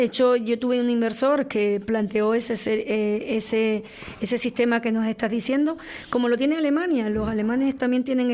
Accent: Canary Islands, Spain; Yo creo que no lo merecemos los canarios. Somos de España, somos españoles.

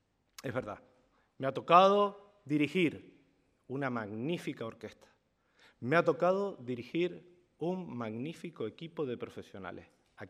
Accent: Los Realejos, Canary Islands, Spain; de mi municipio, de mi pueblo, de Los Realejos, de los realejeros

